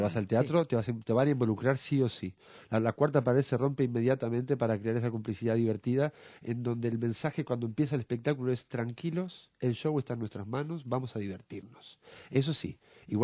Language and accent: Spanish; Uruguay; now in Spain; Yo vengo de Uruguay, ahí me formé como mimo, como clown